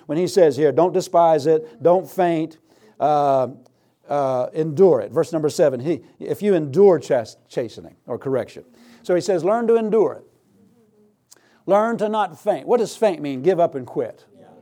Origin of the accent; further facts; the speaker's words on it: United States; You know, I'm an American.